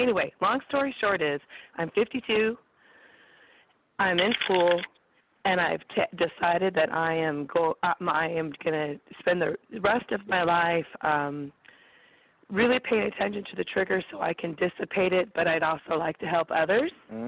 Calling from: California, United States; I'm calling from California.

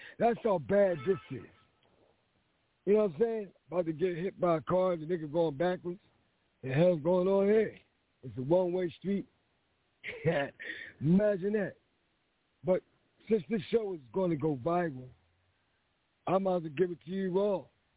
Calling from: Philadelphia, Pennsylvania, United States; And if you're listening, I'm calling from Philly. I'm literally in the middle of the street right now.

